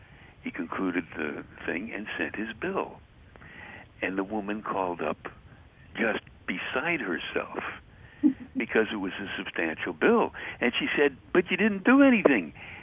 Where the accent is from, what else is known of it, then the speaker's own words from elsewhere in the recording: Brooklyn, New York, United States; born there; because I was born in February in Brooklyn. It was very cold